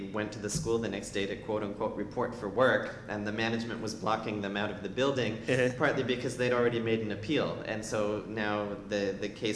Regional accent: United States; From my perspective as an American, I don't think there's nearly as an extensive a system.

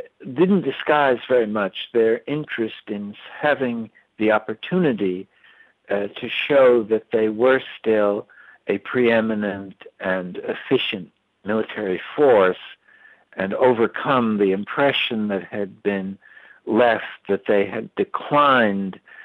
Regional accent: United States; it's something I regret very much as an American, seeing my government engaged in such policies.

